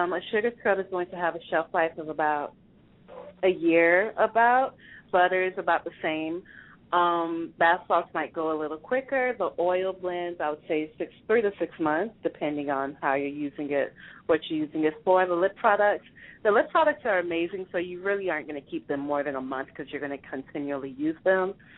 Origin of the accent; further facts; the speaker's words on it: Florida, United States; Growing up in South Florida, I've had one bad sunburn.